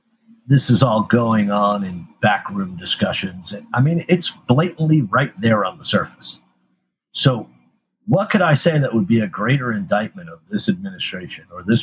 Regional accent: New Jersey, United States; I grew up in New Jersey, which is not the most open-minded place necessarily. Specifically where I grew up and within my own family and stuff, people didn't tolerate that shit.

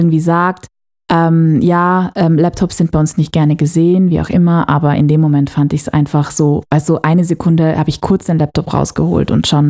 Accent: Italy; Und ich meine, ich identifiziere mich ja auch als Italienerin. Ich bin genau genommen ja auch Italienerin.

